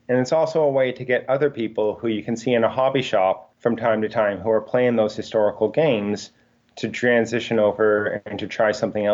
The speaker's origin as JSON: {"language": "English", "region": "Ontario", "country": "Canada", "also_born_or_lived": "Ottawa", "lives_now": "United States", "said": "I'm from Ontario. Last place I lived was Ottawa, and I think the next place I live when I eventually leave the States to get posted back home will be back to Kingston, Ottawa area in Ontario."}